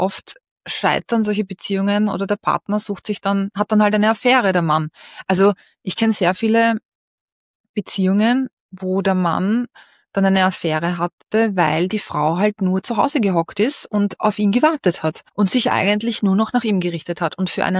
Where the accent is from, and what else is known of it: Austria